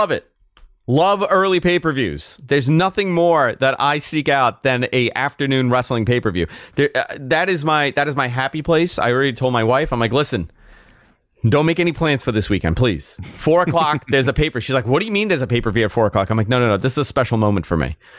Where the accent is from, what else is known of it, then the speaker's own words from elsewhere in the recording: New York, United States; I'm a Northeastern kid. I grew up in New York.